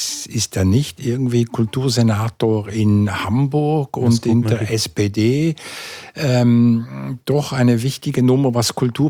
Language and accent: German; Switzerland; Das ist doch bei uns in der Schweiz eher unvorstellbar eigentlich.